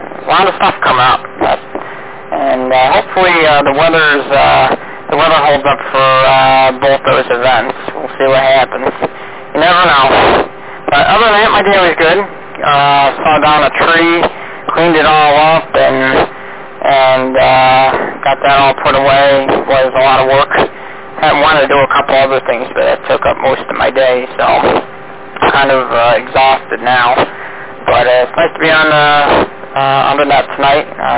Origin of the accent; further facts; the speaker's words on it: Vernon, New York, United States; Well, I'm from Vernon, New York. Just a little due east of, west of Syracuse.